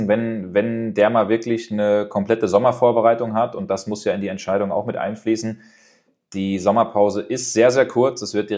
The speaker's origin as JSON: {"language": "German", "town": "Frankfurt", "region": "Hesse", "country": "Germany", "tie": "born there", "said": "weil ich da immer ein Auge als gebürtiger Frankfurter natürlich hinwerfe"}